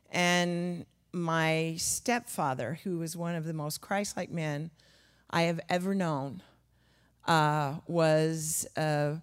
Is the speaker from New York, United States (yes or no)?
no; New Mexico, United States; So I had the privilege of going to a Billy Graham crusade in Albuquerque, New Mexico, very near my hometown.